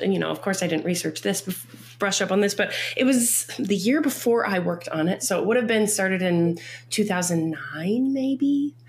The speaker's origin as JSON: {"language": "English", "town": "Mankato", "region": "Minnesota", "country": "United States", "tie": "born or raised there", "said": "I grew up in Mankato, and I was involved in theater growing up at MSU and at the community theater in town."}